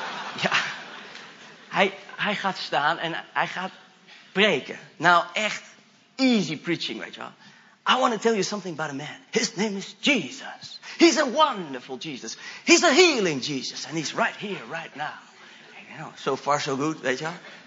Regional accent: Netherlands; Ik weet dat ik als Nederlander soms wat hoogdravend ben, zeg maar, vergeleken bij het gemiddelde.

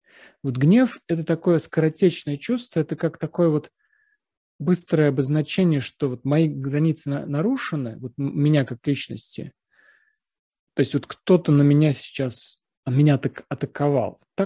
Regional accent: Russia; Вот я россиянин, вы украинка.

